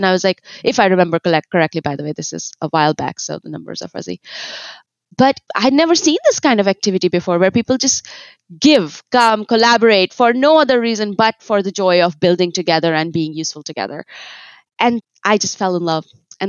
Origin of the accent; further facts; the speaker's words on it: India; now in United States; I grew up in India, and I was very interested in all the sciences there.